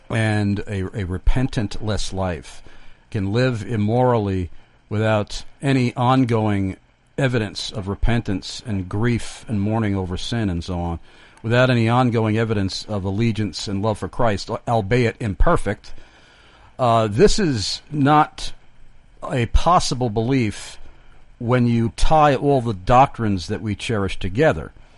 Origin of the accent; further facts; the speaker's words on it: New York, United States; And when he found out that I was from New York, he said with his very gravelly accent, he said, you got it easy being in New York.